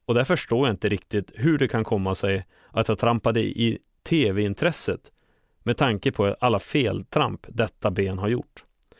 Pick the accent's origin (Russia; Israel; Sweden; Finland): Sweden; Köpmanholmen, Västernorrland County; Man skulle kunna säga att jag växte upp i sundet i Köpmanholmen.